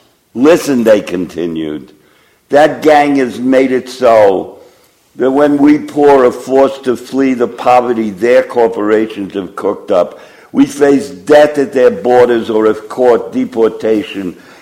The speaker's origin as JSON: {"language": "English", "town": "New York City", "region": "New York", "country": "United States", "tie": "born there", "said": "Let me say I was born in New York City in 1933 in order to destroy Nazism."}